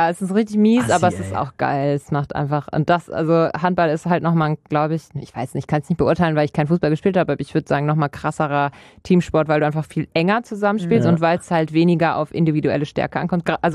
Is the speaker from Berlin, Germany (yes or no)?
no; North Rhine-Westphalia, Germany; Aber bei mir im Dorf auch. Ich komme ja aus der Nähe von Bielefeld, Gütersloh, die Ecke.